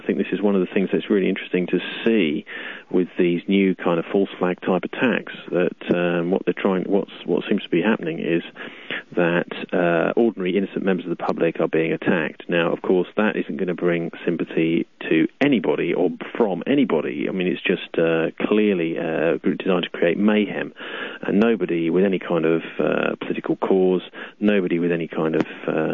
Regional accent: London, United Kingdom; I am a Londoner

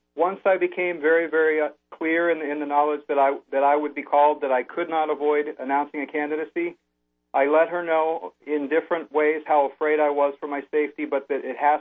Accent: Pennsylvania, United States; I'm from Pennsylvania, which is sometimes called Pennsylvania or because we're said to be Pittsburgh and Philadelphia with Kentucky in the middle.

